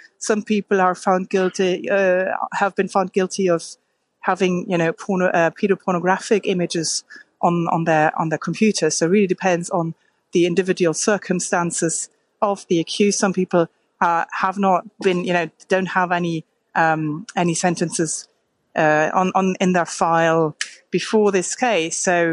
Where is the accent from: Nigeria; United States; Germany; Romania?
Germany; but also abroad, you know, in my home country, Germany